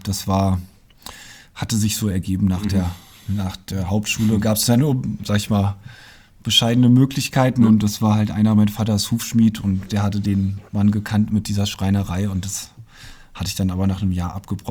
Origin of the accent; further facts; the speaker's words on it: Landenhausen, Hesse, Germany; also born or lived in Fulda; ich bin in Fulda geboren und im Vogelsberg aufgewachsen, im wunderschönen Landenhausen, Wartenberg, das ist ja unweit von Fulda. Und dann war ich ziemlich oft in Bimbach bei meiner Oma.